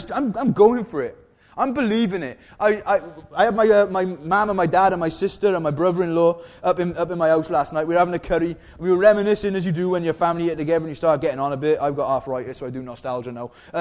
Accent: Wales, United Kingdom; I'm Welsh.

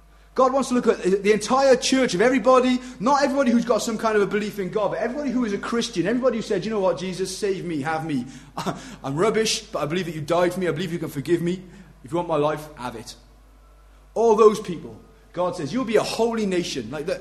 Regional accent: Pontypool, Wales, United Kingdom; But I grew up in Pontypool. 15 years.

